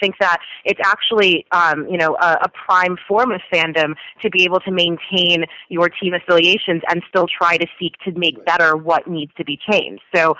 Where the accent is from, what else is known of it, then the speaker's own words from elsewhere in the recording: New York City, New York, United States; I grew up in New York City, so, you know, a relatively progressive place.